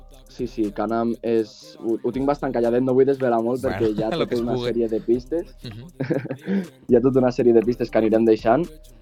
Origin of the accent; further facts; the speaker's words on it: Andorra; born there; Doncs jo vaig néixer a Andorra i la meva mare em va portar alguns cops quan tenia cap a 9 o 10 anys i bueno, solia fer càmpings i demés, i al final pues, doncs per qüestions de la vida la meva mare va decidir tenir una segona casa a Deltebre.